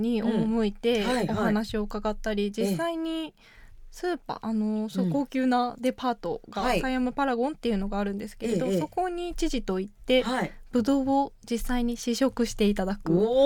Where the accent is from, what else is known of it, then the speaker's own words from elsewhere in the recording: Yamanashi, Japan; はい、山梨生まれです。